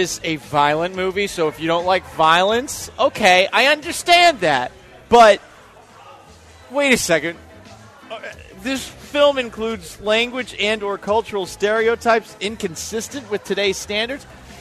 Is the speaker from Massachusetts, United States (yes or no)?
yes; Massachusetts, United States; I grew up in Massachusetts, also known as Taxachusetts